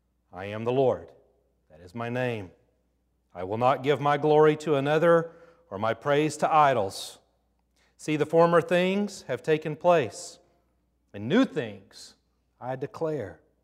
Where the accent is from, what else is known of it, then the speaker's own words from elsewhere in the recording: Texas, United States; Growing up in Texas, Christmas Eve and Christmas Day was always about one thing, particularly growing up in South Texas.